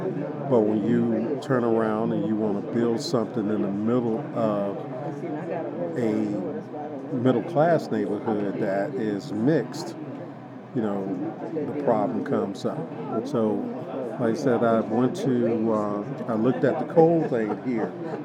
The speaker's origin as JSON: {"language": "English", "region": "Virginia", "country": "United States", "tie": "born or raised there", "said": "I grew up in Southwest Virginia, small town that went through an economic boom, and then it crashed in the 80s and 90s."}